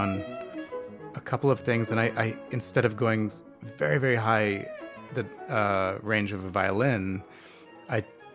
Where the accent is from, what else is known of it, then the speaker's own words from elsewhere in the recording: Palo Alto, California, United States; I grew up in Palo Alto, San Francisco area